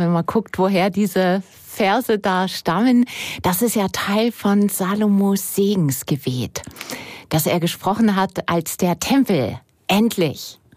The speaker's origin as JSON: {"language": "German", "region": "Lower Saxony", "country": "Germany", "tie": "born or raised there", "moved": "yes", "said": "in meiner alten Heimat in Niedersachsen, da gibt's oft diese wunderschönen alten Fachwerkbauernhäuser."}